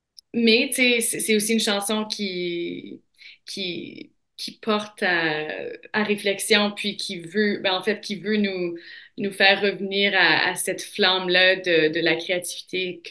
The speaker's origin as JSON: {"language": "French", "town": "Sainte-Geneviève", "region": "Manitoba", "country": "Canada", "tie": "born or raised there", "said": "Là où j'ai grandi, à Sainte-Geneviève, au Manitoba, c'est là où les plaines rencontrent le bouclier canadien."}